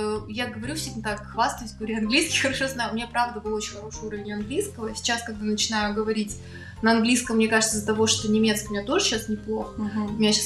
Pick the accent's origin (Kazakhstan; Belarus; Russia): Kazakhstan; now in Berlin, Germany; Я из Казахстана. В Берлине я живу с 2016 года, я первый раз сюда приехала, но постоянно с 2018 года.